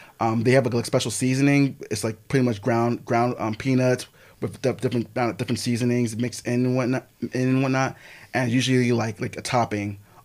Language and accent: English; Silver Spring, Maryland, United States; I was born and raised in Silver Spring, Maryland.